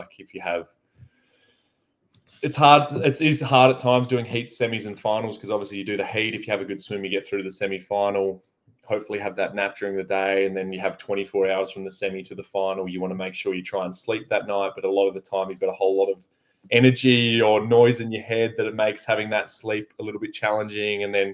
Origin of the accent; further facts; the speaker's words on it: Australia; So as an Australian swimming fan, I'm really excited to see what the future holds for our relays and 100 freestyle.